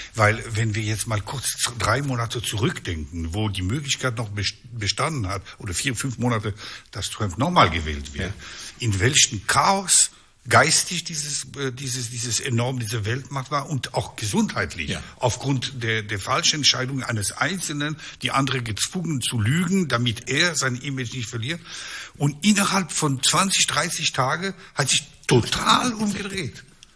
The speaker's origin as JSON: {"language": "German", "country": "Switzerland", "said": "ich bin kein Honorarkonsul, ich bin ein Schweizer Honorarkonsul."}